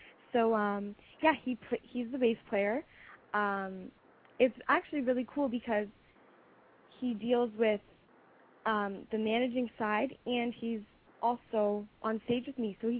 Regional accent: Muncey, Ontario, Canada; I am Native, and so is … I'm from Chippewa of the Thames First Nation, Muncie, Ontario.

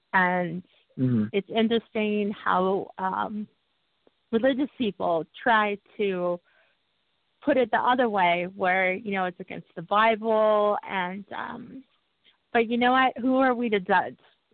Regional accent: Houston, Texas, United States; also born or lived in Mexico; I was actually brought from Mexico from an orphanage to Houston, Texas.

